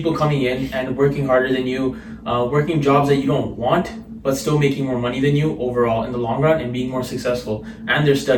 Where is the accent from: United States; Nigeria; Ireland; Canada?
Canada; and I am Canadian.